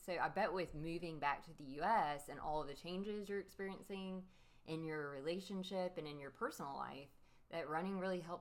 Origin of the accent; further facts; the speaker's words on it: Sumter, South Carolina, United States; now in Charleston, United States; I am originally from Sumter, South Carolina, which is about an hour and 45 minutes from where I live now in Charleston.